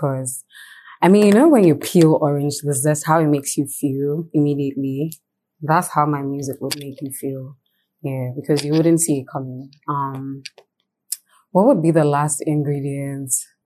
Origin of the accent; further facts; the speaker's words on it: Ghana; like, the most iconic representation of, like, female arts growing up in Ghana, yeah.